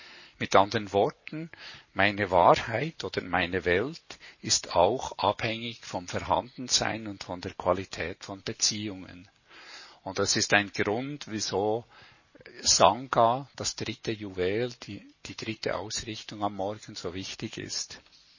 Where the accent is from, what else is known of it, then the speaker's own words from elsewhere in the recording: Sweden; ich bin in Schweden aufgewachsen, ich habe Freunde dort, die ich besuchen möchte